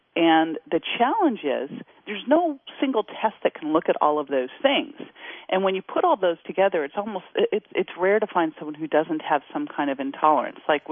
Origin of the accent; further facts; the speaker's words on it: Berkeley, California, United States; You know, I grew up outside of Berkeley, California, and I've always been athletic